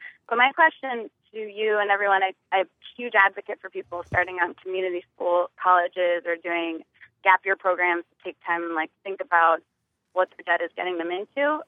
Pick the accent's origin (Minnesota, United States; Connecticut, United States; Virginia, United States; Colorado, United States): Connecticut, United States; So I'm from Connecticut, went to University of Wisconsin